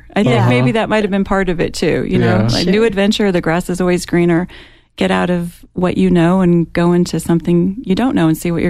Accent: Nebraska, United States; I grew up in Nebraska. I was a Cornhusker. I'm still a Cornhusker.

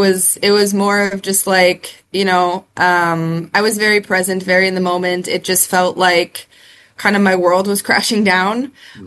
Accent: Chicago, Illinois, United States; because I grew up in Chicago and Nationals are in St. Louis, it's only about a 5-hour drive

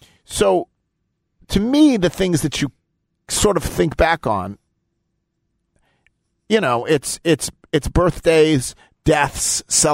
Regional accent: Buffalo, New York, United States; born there; So I was conceived in Boston, born in Buffalo.

